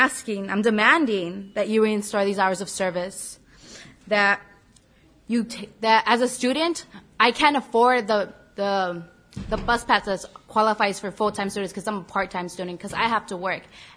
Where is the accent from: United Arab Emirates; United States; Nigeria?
United States; Los Angeles, California; I'm a student and a member of the BRU. And I also work. I work part-time. I'm from East LA, and I have to take the bus to my work, which is in Santa Monica, right by the pier.